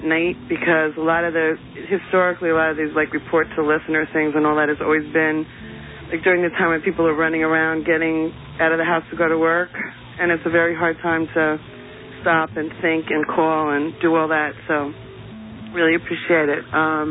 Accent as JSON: {"language": "English", "town": "Bronx", "region": "New York", "country": "United States", "said": "The Bronx."}